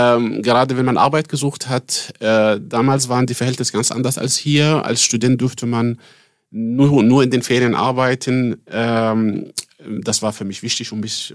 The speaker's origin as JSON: {"language": "German", "region": "Gaza Strip", "country": "Palestine", "tie": "born or raised there", "said": "Ich bin in Palästina im Gazastreifen geboren, aufgewachsen."}